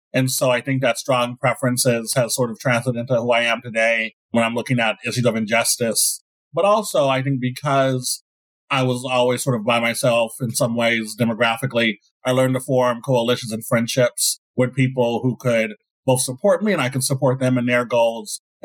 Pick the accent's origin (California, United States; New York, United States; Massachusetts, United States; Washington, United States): California, United States; South Gate; I grew up in a working class community. It was pretty interesting because I grew up specifically in Southgate, which is majority Latinx.